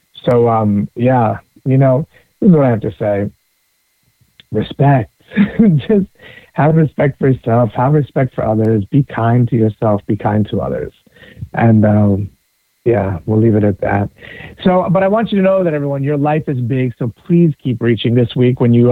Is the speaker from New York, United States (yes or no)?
yes; New York, United States; You know, I grew up in New York